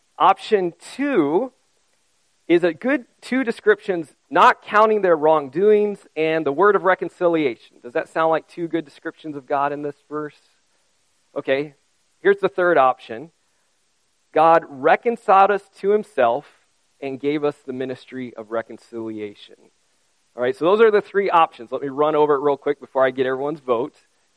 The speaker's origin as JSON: {"language": "English", "country": "Japan", "tie": "born or raised there", "said": "So I grew up in Japan, and when I would travel back there"}